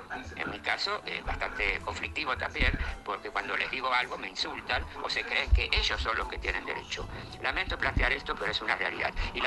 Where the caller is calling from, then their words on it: Buenos Aires, Argentina; de Belgrano